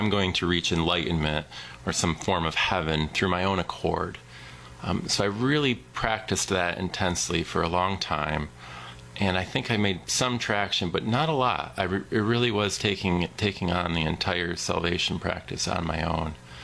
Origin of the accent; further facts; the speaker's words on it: New York, United States; I am visiting town from New York.